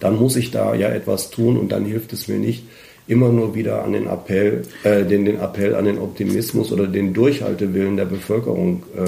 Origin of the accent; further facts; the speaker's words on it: Austria; Das haben wir bei uns in Österreich auch.